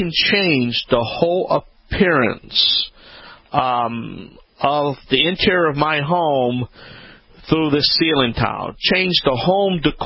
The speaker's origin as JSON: {"language": "English", "town": "New Orleans", "region": "Louisiana", "country": "United States", "tie": "born or raised there", "said": "About 3 weeks ago, I was the Argyle market show was down in my hometown, the Big Easy New Orleans, and we were covering the show"}